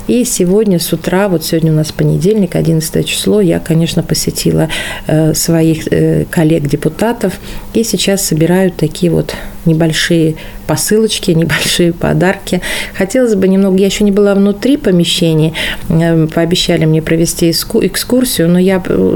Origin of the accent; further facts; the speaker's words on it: Urals, Russia; now in Tomsk, Russia; Одна – это располагается на территории Урала, откуда я родом, а вторая – вот у нас в Томске.